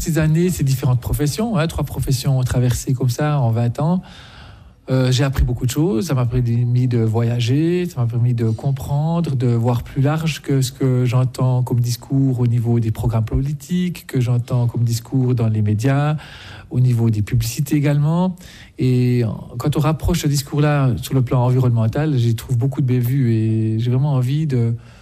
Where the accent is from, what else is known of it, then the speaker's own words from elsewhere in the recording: Jura, Switzerland; Je suis jurassien, hein, à la base, donc franc-montagnard de surcroît.